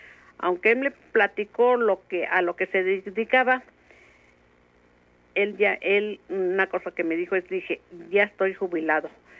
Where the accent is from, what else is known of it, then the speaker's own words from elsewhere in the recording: Uruapan, Michoacán, Mexico; En Uruapan, Michoacán.